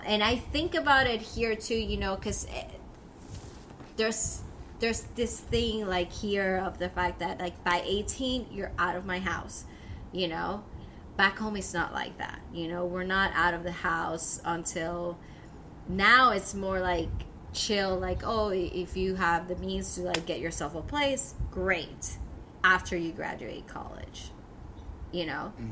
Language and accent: English; Dominican Republic; now in United States; I was born and raised in the DR, but I, like, I'm American now, but I still feel like I'm still a foreigner.